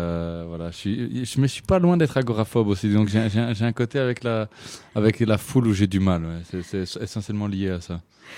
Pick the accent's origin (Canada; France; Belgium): Belgium; Charleroi, Wallonia; now in Brussels, Belgium; maintenant je suis à Bruxelles, mais c'est vrai qu'à la base je suis de Charleroi, donc c'était pas si loin que ça.